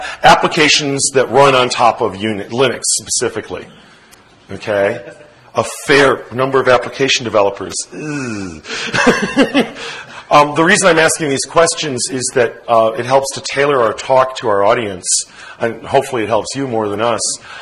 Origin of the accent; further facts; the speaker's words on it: United States; I'm an American, and I intend to be an American, and I intend to use that history